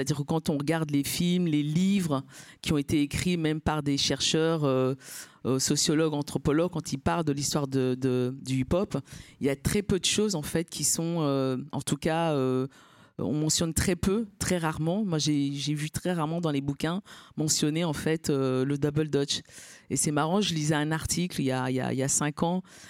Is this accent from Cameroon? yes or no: yes; Cameroon; now in France; Moi, je suis originaire du Cameroun. Donc, c'est comme ça qu'on est venu ici, en fait, en France.